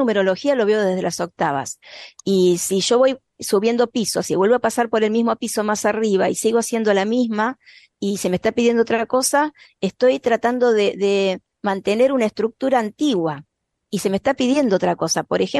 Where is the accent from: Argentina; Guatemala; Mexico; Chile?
Argentina; nosotros somos República Argentina, pero por lo general no nos llamamos República Argentina, decimos Argentina.